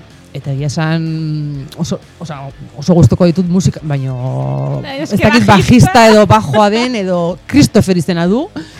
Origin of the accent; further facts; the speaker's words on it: Pamplona, Navarre, Spain; now in Zizur, Spain; Donibaneko naiz, mutilare Donibanekoa da, gero ni zizurrera joan nintzen bizitzera, eta gero elkarrekin erosik nuen pisu txiki bat Jarauta kalean.